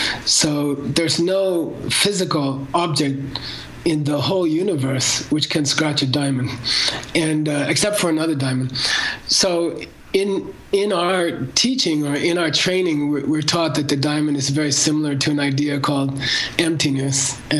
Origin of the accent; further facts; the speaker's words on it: United States; But, you know, I grew up in America. My mom talked about karma.